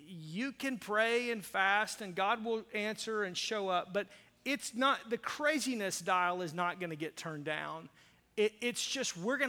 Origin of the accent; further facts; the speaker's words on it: the South, United States; I grew up in the South, in the dirty South, where it's just like humid and hot and nasty.